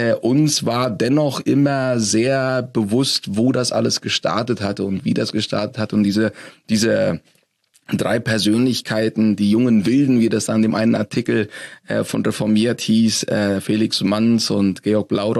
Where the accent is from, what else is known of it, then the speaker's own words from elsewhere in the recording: Asunción, Paraguay; now in Germany; ich bin in der Hauptstadt Paraguays aufgewachsen, Asunción. Das ist eine Stadt mit etwa 1.200.000 Einwohnern, alles Spanisch sprechend. Wir wohnten dort normal in Latein, also Spanisch sprechende Nachbarschaften